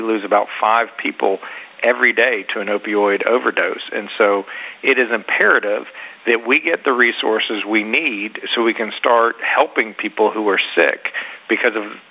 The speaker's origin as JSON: {"language": "English", "region": "North Carolina", "country": "United States", "said": "I've seen it here, even in my home state of North Carolina."}